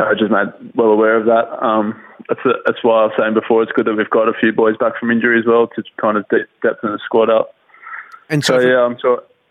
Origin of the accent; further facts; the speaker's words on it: Sydney, New South Wales, Australia; because I'm from Sydney anyway